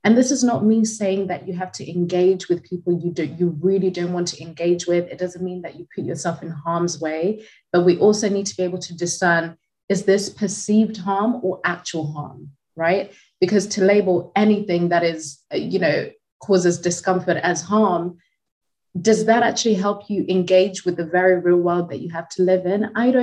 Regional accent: Zimbabwe; No, I was born and raised in Zimbabwe, where that label is non-existent.

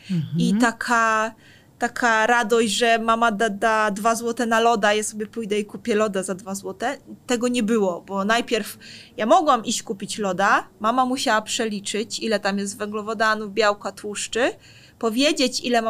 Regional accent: Warmian-Masurian Voivodeship, Poland; No ja pochodzę z Mazur, gdzie w moim miasteczku są 2 jeziora

